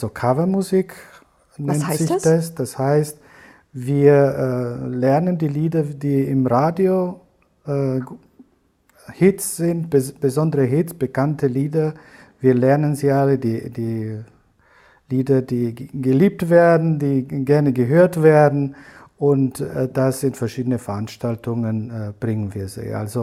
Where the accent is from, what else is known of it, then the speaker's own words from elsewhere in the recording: Transylvania, Romania; Also ich komme ursprünglich aus Siebenbürgen, aus Rumänien.